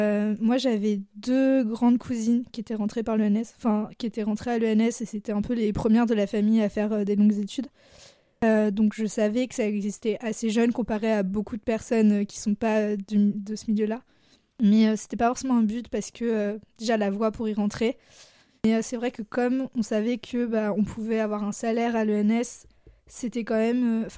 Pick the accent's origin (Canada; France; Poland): France; Blois, Centre-Val de Loire; Donc j'ai grandi à Blois, qui est une ville entre Tours et Orléans, à peu près à mi-chemin en longeant la Loire. Donc c'est en Touraine. C'est pas une très grande ville, mais c'est pas très loin de Paris aussi.